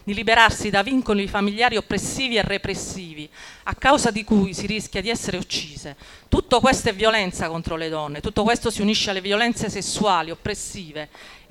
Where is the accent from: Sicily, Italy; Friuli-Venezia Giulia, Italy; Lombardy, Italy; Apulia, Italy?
Apulia, Italy; Taranto; rappresento l'MFPR e sono di Taranto, vengo da Taranto.